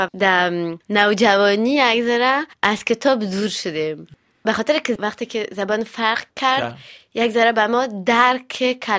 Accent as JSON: {"language": "Persian", "town": "Montpellier", "region": "Occitania", "country": "France", "tie": "born or raised there", "lives_now": "Paris, France", "said": "در جنوب فرانسه. در اونجا بزرگ شدم دیگه، تا صنف 12 تحصیلات ما اونجا کردم. بعد از او پاریس آمدم"}